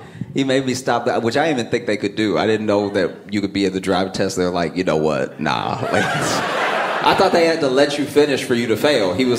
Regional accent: Louisiana, United States; I grew up in Louisiana, and that's you know, where I failed the test.

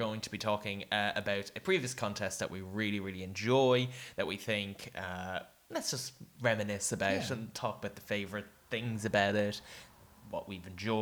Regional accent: Ireland; accent: Irish; Now, full disclosure, guys, I don't know if you can tell by the accents. We're not quite 33 yet, but we're Irish.

